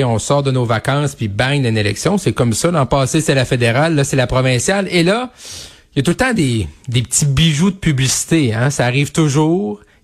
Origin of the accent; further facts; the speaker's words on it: Quebec, Canada; Un jeune bleuet comme moi du Saguenay-Lac-Saint-Jean, tu vas toujours garder ton français même si tu apprends l'anglais, là.